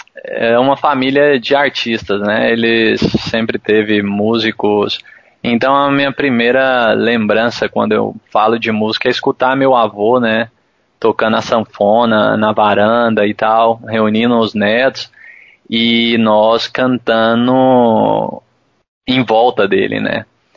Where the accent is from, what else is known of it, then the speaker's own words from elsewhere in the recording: Goiânia, Goiás, Brazil; Eu sou natural de Goiânia, né? Então, o reggae em Goiânia é algo mais difícil ainda de se viver.